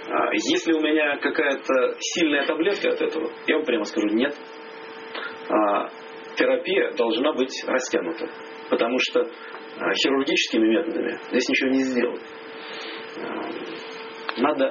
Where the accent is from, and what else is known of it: Saint Petersburg, Russia; born or raised there